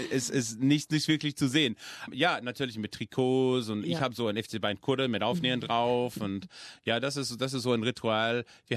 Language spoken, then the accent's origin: German; Sydney, New South Wales, Australia; now in Melbourne, Australia; ich komme originell aus Sydney, ich bin umgezogen nach Melbourne